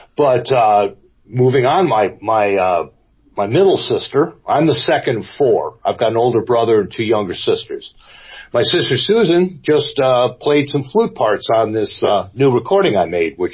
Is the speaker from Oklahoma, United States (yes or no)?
no; Buffalo, New York, United States; also born or lived in Elmira; I was born downstate in Elmira, and my first memories are from Buffalo.